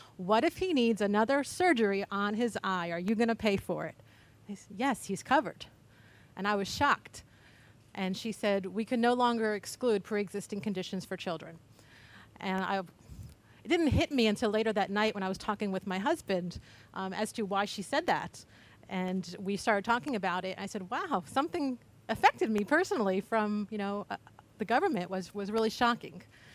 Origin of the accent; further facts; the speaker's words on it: Jacksonville, Florida, United States; from Jacksonville, Florida